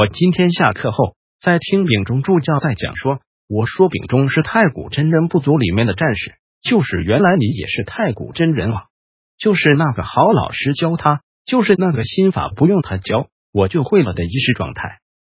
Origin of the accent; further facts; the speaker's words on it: Taiwan; 在我们台湾，关于厥阴病心理学的修道病太严重了，所以我们台湾人是已经完全没有精气了